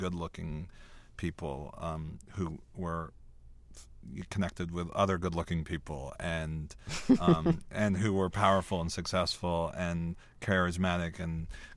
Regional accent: South Carolina, United States; the way I grew up in South Carolina, all of that kind of fed into who Elliot became.

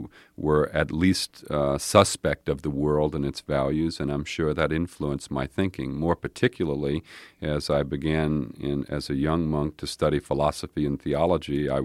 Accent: New Orleans, Louisiana, United States; I grew up in New Orleans in a very stratified racist society

